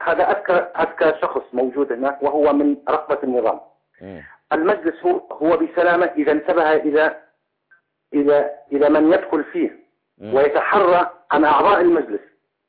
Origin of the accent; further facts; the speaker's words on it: Daraa, Daraa Governorate, Syria; وأنا من أبناء درعا